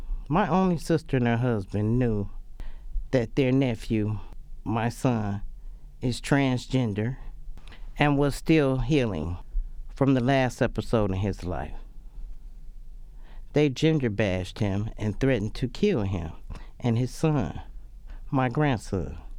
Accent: Detroit, Michigan, United States; Growing up in Detroit, my mother always told me how my father was abusive to her.

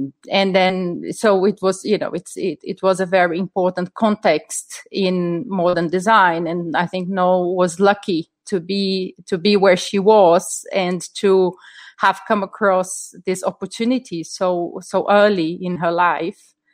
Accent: Brazil; now in United Kingdom; I'm originally from Brazil. I taught in many schools in Brazil and then in the UK.

